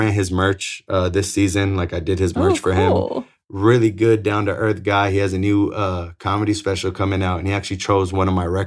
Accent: Atlanta, Georgia, United States; But like I grew up in Atlanta in the Decatur area where there's like a lot of Somalian refugees.

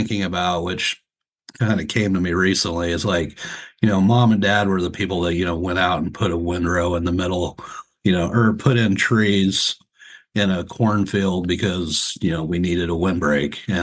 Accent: Eustis, Nebraska, United States; I grew up in Eustis, Nebraska, which is one of those, you know, 450 person, you know, towns in Nebraska.

